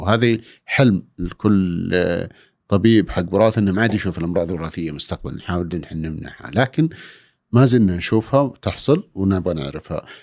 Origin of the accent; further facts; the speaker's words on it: Saudi Arabia; وفحص ما قبل الزواج عندنا في السعودية